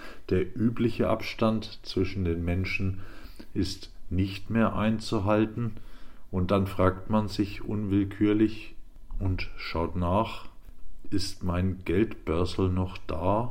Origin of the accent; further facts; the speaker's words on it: Germany; In meiner alten Heimat Deutschland muss man sich da schon mehr vorsehen.